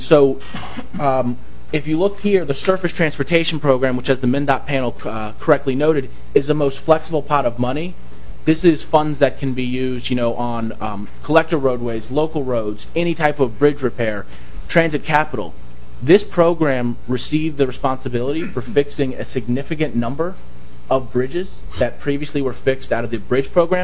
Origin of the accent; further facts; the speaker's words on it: Washington, District of Columbia, United States; I have to admit I am from Washington, D.C., and there may be particular aspects of your state and how you spend your money that I may not know